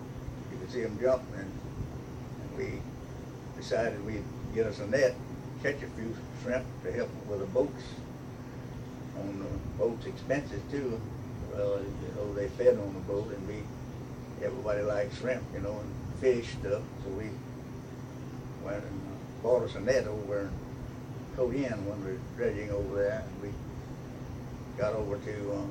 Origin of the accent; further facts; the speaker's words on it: Pensacola, Florida, United States; Born in Pensacola, and went to Bala Battery in 1926.